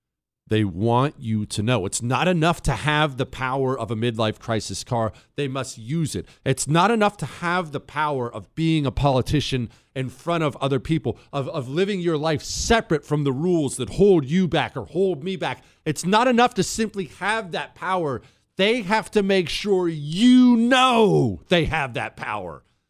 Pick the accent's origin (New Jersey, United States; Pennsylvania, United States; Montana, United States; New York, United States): Montana, United States; I grew up in Montana. Every single winter, people would die.